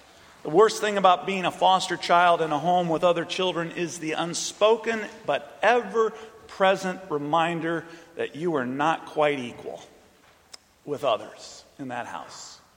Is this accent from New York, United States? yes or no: no; Jacksonville, Illinois, United States; also born or lived in Crosby, Minnesota, United States; growing up in Jacksonville, Illinois, and Crosby, Minnesota.